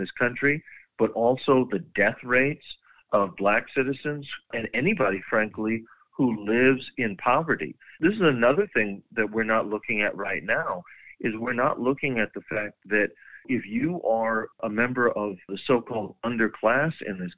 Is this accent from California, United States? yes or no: yes; San Francisco, California, United States; I have not been into my hometown of San Francisco yet to observe things.